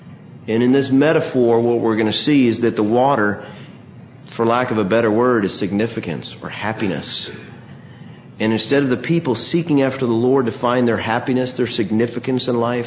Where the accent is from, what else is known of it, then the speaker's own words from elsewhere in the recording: Dallas, Texas, United States; I can tell you, I grew up in Dallas like most of y'all have.